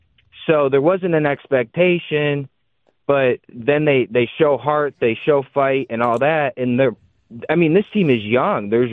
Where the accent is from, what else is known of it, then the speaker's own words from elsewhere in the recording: Michigan, United States; So I was born and raised in Michigan my whole life, but my dad is an Ohio guy, born and raised there.